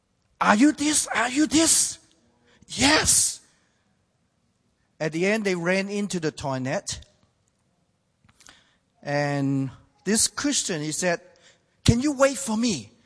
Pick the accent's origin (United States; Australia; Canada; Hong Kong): Hong Kong; first language Cantonese; English is a second language; I speak four languages. I speak Cantonese as my mother tongue, and Mandarin as a national language. I speak a little English, but actually most of the time I speak Chinglish.